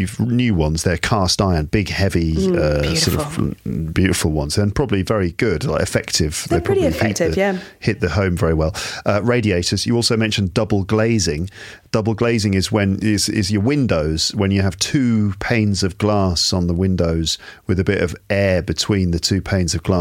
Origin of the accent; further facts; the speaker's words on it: England, United Kingdom; I'm English and I've also lived, you know, I'm from the Midlands in England, which is, you know, a few degrees north of Paris where my wife is from.